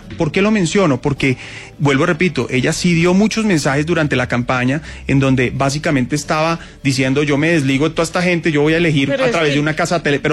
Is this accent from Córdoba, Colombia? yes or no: no; Bogotá, Colombia; Pero somos más los bogotanos que queremos la seguridad por encima de muchas otras cosas.